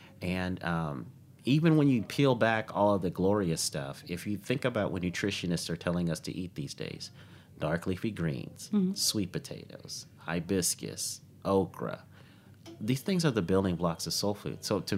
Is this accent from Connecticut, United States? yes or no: no; Denver, Colorado, United States; Because I grew up in Denver, Colorado.